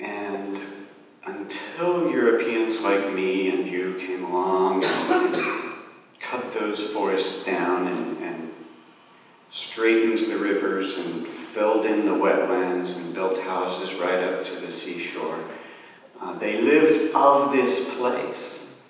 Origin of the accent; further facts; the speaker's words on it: Houston, Texas, United States; Growing up in Houston, Texas, the oil capital of the world